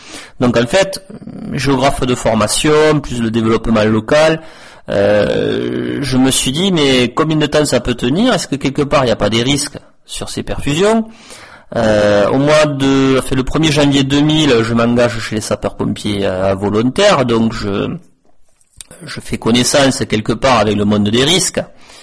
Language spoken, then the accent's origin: French; Beauregard, Occitanie, France; Alors, je suis originaire de Beauregard, dans le Lot, juste à quelques kilomètres donc de Caylus.